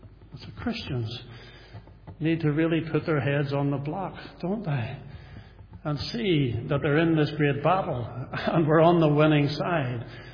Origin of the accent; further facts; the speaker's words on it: Newtownards, Northern Ireland, United Kingdom; I remember I come from Newtownards originally. I was living there now